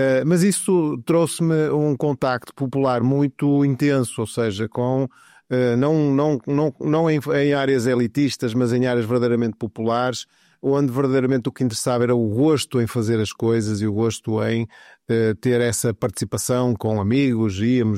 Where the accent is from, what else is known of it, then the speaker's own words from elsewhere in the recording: Vila do Conde, Norte, Portugal; eu tenho sorte de ter nascido em Vila do Conde, que é uma terra lindíssima.